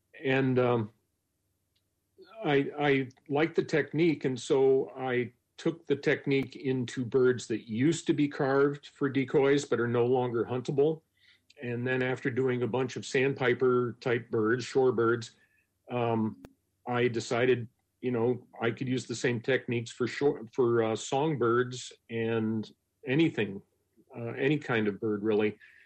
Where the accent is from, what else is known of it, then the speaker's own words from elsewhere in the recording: East Coast, United States; now in Juneau, United States; Although I knew a little bit about decoys from growing up on the East Coast, when I lived here in Juneau